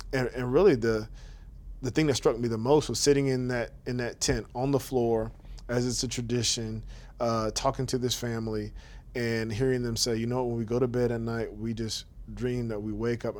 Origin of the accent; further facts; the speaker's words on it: United States; these people are from another country. They're from Syria. We're from the United States. We were Christians.